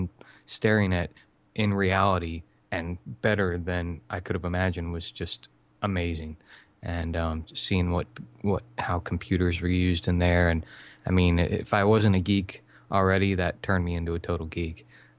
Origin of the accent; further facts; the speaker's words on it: Florida, United States; moved away as an adult; I was born and raised in Florida, about an hour and a half from Disney, and we used to go there all the time.